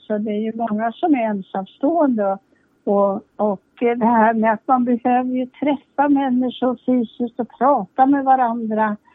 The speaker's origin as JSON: {"language": "Swedish", "town": "Tyresö", "region": "Stockholm County", "country": "Sweden", "tie": "born or raised there", "also_born_or_lived": "Umeå", "said": "vi kom från Umeå till Tyresö, för mamma och pappa tyckte inte vi skulle bo i stan. Och då hamnade vi bara utan tillfällighet i Tyresö. Och sen har ingen flyttat därifrån."}